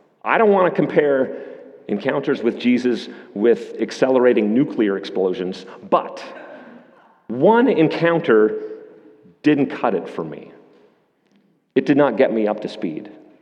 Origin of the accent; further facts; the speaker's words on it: Canada; As a Canadian, I'd be more inclined to say there's room for growth.